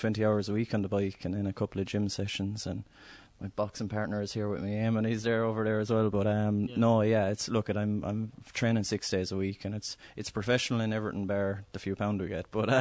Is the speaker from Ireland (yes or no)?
yes; Ireland; so I'm an Irish Paralympian cyclist. Been on the Irish squad for the last 5 years or so.